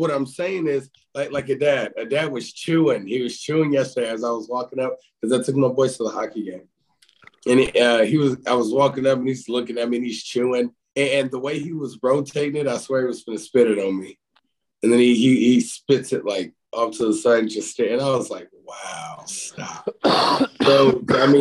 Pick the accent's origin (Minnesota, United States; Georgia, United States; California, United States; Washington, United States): California, United States; Oakland; because I grew up in Oakland, California, where all I saw was robbing, killing, stealing, prostituting, you name it.